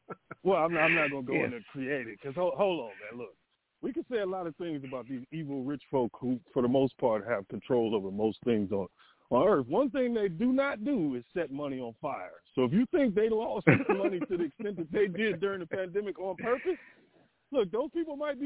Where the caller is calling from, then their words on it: Atlanta, Georgia, United States; Oh, I'm in Atlanta.